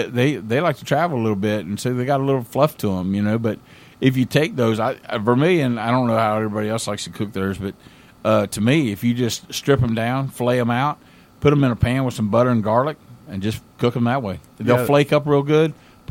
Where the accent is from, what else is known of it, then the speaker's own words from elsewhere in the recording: West Virginia, United States; You know, I grew up, like I told you, I grew up poorly in West Virginia.